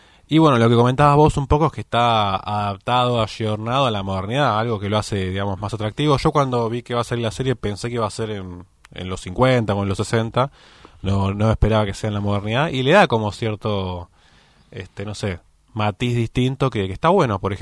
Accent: San Martín, Buenos Aires Province, Argentina; yo soy de San Martín, pero igual veo las imágenes de Florida, Vicente López

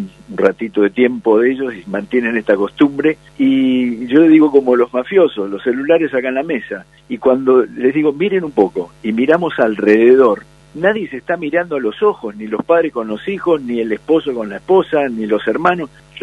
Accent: Bariloche, Río Negro, Argentina; Yo me crié en Bariloche

